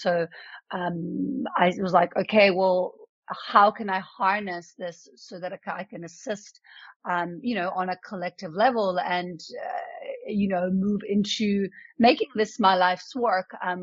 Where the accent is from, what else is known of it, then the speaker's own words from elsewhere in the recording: Milan, Lombardy, Italy; first language Italian; English is a second language; now in South Africa; So I'm Italian. I was born and raised in Milano in Italy. But I'm currently living in South Africa, but I have traveled like many places around the world.